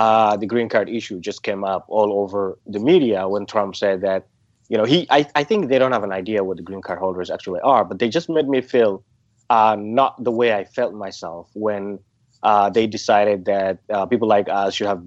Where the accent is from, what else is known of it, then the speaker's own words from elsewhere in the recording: Somalia; now in Portland, United States; I'm a Somali. I come from Somalia, one of the countries that he really doesn't like. And he came to Portland, the city where I live